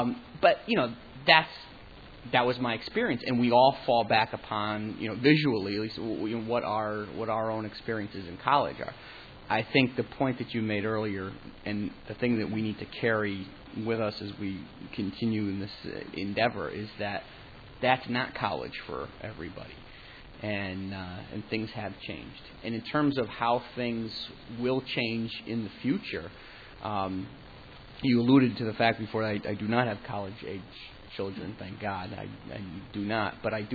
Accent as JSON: {"language": "English", "town": "New Britain", "region": "Connecticut", "country": "United States", "tie": "born or raised there", "said": "I was born and raised in New Britain. I was on the city council in New Britain at the time"}